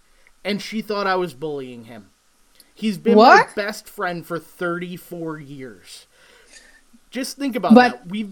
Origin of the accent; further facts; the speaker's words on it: New York, United States; But deep down, I am a New Yorker, so deep down, I am an asshole.